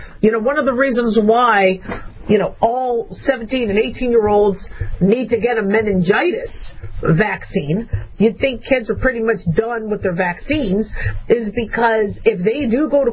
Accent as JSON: {"language": "English", "country": "United States", "tie": "born there", "said": "And fortunately for me, I was born in America. I'm a first generation American on my father's side"}